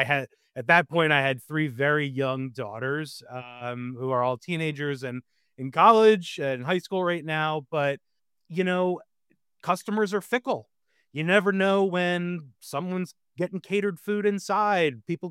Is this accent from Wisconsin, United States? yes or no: no; Philadelphia, Pennsylvania, United States; I'm from Philly. So I had a stage. I was 16, you know, my parents were taking me back and forth to Philly.